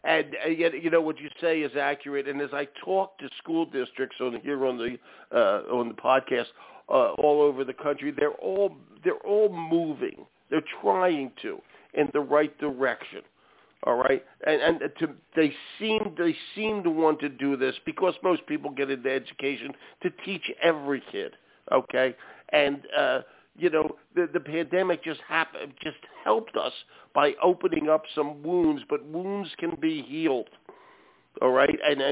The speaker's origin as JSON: {"language": "English", "town": "Philadelphia", "region": "Pennsylvania", "country": "United States", "said": "And I'm from Philadelphia originally, so we don't have an accent."}